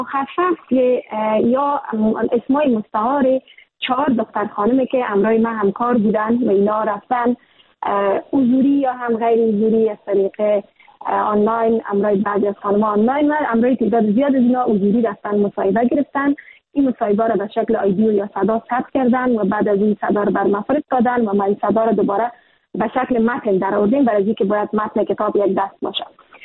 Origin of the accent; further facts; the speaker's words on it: Afghanistan; بر من که دیرین از افغانستان هستم